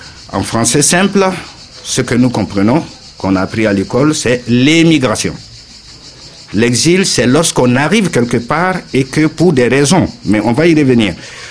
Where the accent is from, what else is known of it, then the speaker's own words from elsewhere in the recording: Mali; je suis malien et aussi de l'Afrique de l'Ouest